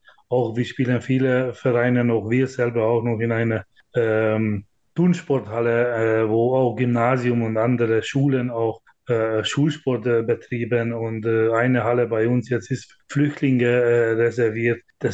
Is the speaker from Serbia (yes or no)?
no; Hungary; Ich komme aus Ungarn, da kenne ich sehr gut